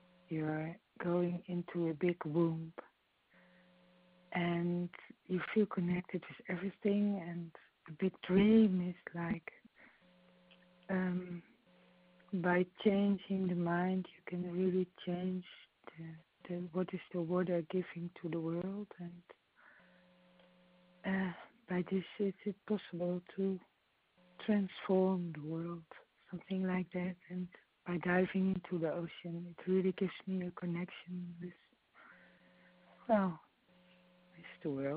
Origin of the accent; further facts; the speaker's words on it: Netherlands; I'm coming from Holland, and we try to keep on going.